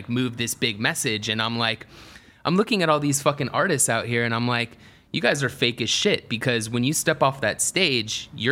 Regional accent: Atlanta, Georgia, United States; I grew up in Atlanta

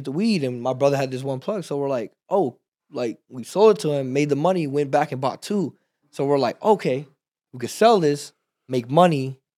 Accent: Texas, United States; we're from Texas, so it was, like, a no-go.

